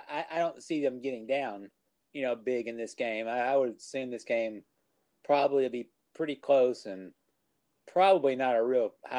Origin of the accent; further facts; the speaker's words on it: Canada; I mean, being Canadian, it's perfect.